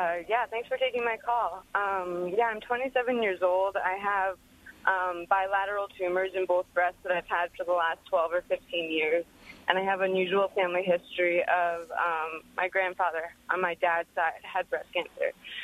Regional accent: New York, United States; I mean, I'm from New York. I was raised, like, very, you know, not super progressive, somewhat traditional

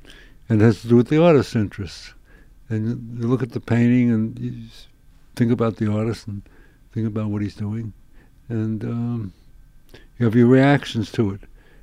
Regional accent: Queens, New York, United States; And I came from Queens, where they did a halftime Lindy Hop. And you could dance only from people from Queens, some parts of Manhattan and Harlem.

